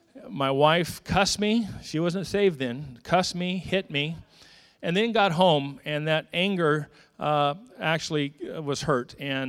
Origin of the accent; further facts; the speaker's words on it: Bakersfield, California, United States; I'm born and raised in Bakersfield, BHS driller.